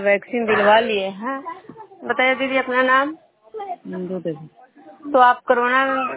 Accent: Khajra, Bihar, India; मैं बिष्णुपुर ग्राम खजरा पंचायत नालंदा जिला नगरनसा प्रखंड के निवासी हूँ।

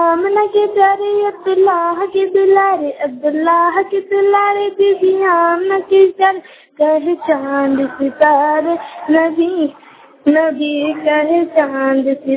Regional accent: Kasmar, Jharkhand, India; मैं कस्मार प्रखंड जिला मुकारा झारखंड की रहने वाली हूँ। मैं कहीं विद्यालय कस्मार की छात्र हूँ।

